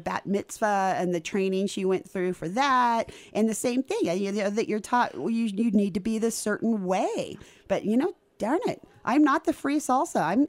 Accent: California, United States; I mean, I'm from Southern California, so I feel like I don't know, like could totally connect to this.

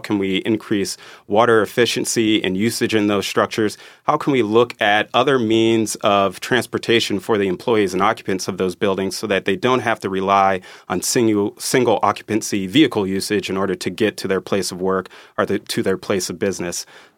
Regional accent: Michigan, United States; now in Cincinnati, United States; I come from Michigan. Many people from Michigan, they either have visited Cincinnati or driven past it on 75.

